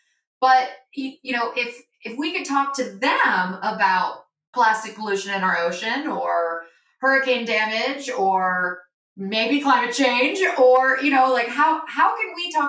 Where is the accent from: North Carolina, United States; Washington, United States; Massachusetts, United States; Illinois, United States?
North Carolina, United States; So I'm from North Carolina.